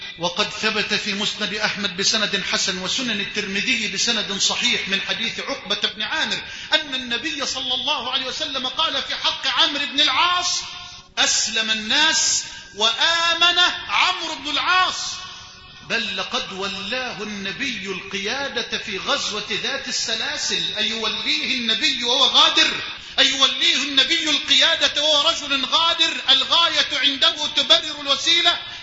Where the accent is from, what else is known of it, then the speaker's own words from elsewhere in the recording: Egypt; بلدنا مصر